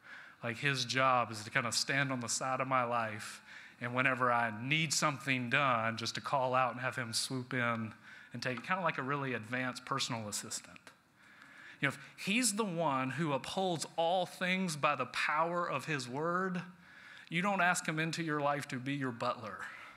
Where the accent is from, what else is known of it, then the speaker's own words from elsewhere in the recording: Stone Mountain, Georgia, United States; I grew up near Stone Mountain, Georgia. I don't know if you've ever seen Stone Mountain.